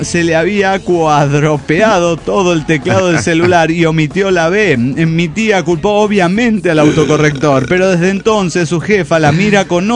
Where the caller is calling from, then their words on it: Argentina; de Argentina.